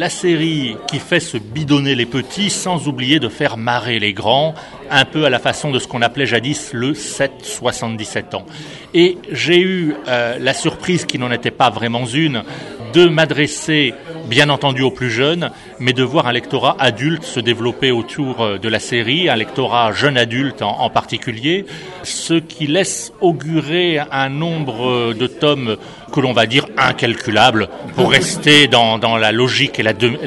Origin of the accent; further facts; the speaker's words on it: Brittany, France; mais je suis breton.